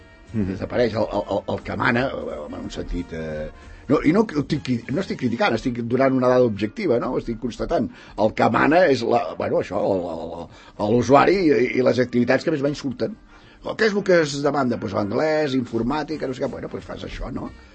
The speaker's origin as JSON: {"language": "Catalan", "town": "Barcelona", "region": "Catalonia", "country": "Spain", "said": "jo que sóc aquí, bueno, sóc de Barcelona"}